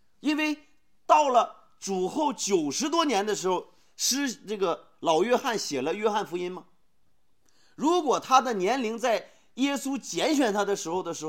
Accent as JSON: {"language": "Chinese", "country": "China", "said": "今天我们中国人就被中国传统的思想牢笼住以后"}